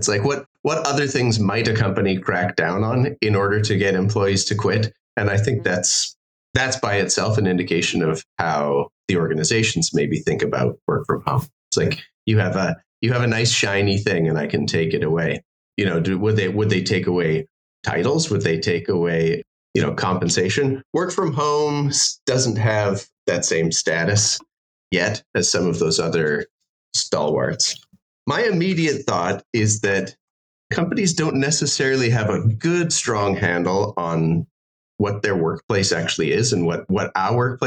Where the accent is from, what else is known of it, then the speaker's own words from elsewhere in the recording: Alberta, Canada; now in Singapore; So I live in Singapore. I don't have a definitively Singaporean accent when you hear me. I'm from Southern Alberta.